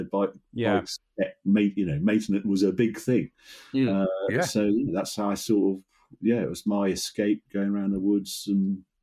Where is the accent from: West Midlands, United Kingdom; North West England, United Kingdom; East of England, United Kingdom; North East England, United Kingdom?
North West England, United Kingdom; Birkenhead; We lived in the Wirral, so Birkenhead. I'm from Birkenhead, Scotland.